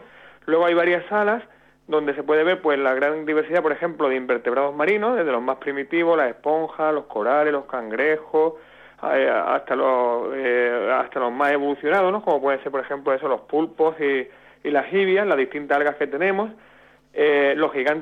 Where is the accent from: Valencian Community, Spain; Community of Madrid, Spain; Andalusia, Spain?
Andalusia, Spain; Y nosotros en Andalucía, que tenemos en la comunidad autónoma con más kilómetros de cos